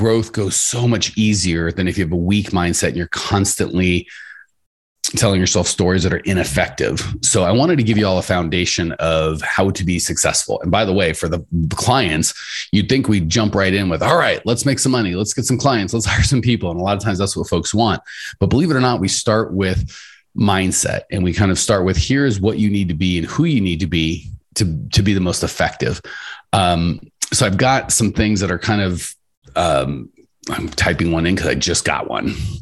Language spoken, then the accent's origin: English; United States; I've been born and raised in the United States, and I assumed prisons elsewhere probably weren't great.